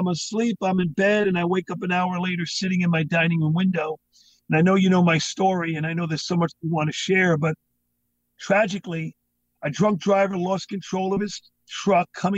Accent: New York, United States; I've done so much work with 9/11 survivors because I'm from New York originally.

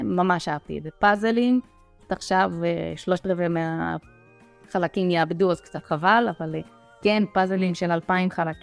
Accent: Revivim, Southern District, Israel; born there; גרה בקיבוץ רביבים, נולדתי בקיבוץ רביבים, בת 33, אמא לשני ילדים, נשואה לטל.

